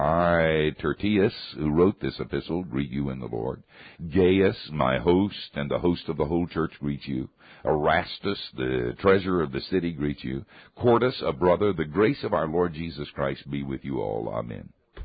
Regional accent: Asheville, North Carolina, United States; I'm from Asheville, North Carolina. Whenever I meet somebody from the mountains of North Carolina, it's like old home week.

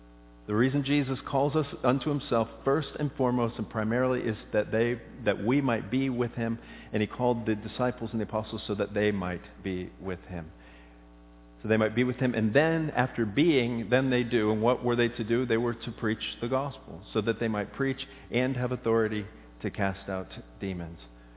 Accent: Florida, United States; It's because I came from South Florida, fished every day.

